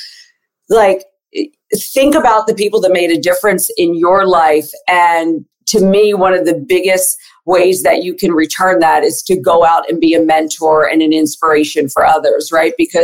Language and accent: English; Wilmington, Delaware, United States; I'm from Wilmington, Delaware. That's where I'm born and raised. And my family is all natives of Puerto Rico.